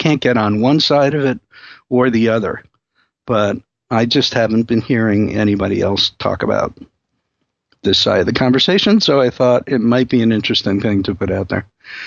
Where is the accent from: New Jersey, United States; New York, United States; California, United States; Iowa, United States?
New York, United States; I learned this the hard way growing up in New York.